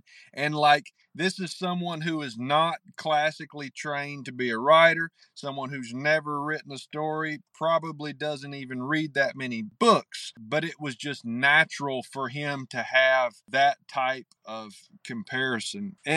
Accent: the South, United States; I'd been born on third base by being a Southerner as far as writing goes.

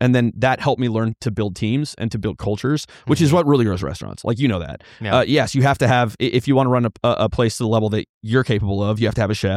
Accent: Kansas, United States; They offered me a job as a salary manager in close to my hometown in Kansas.

